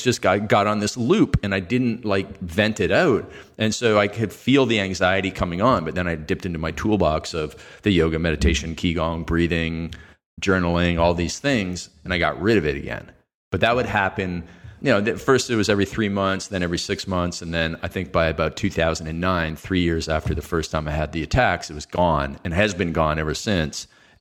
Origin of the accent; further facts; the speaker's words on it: Canada; I'm from Canada, that we play hockey, right?